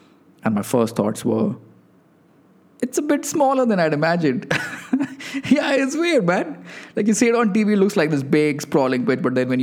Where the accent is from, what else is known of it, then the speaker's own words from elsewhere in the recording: India; Like I was from India